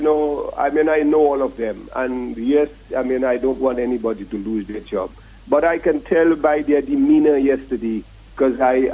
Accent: Portsmouth, Saint John Parish, Dominica; when I was a boy growing up in Portsmouth many years ago

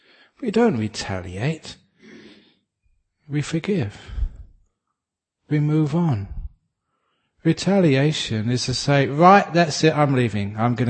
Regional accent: England, United Kingdom; born there; I was born in England, and my favorite food was fish and chips.

